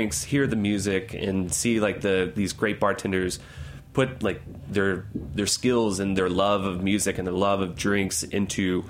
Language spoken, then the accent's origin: English; Kentucky, United States; I grew up in Kentucky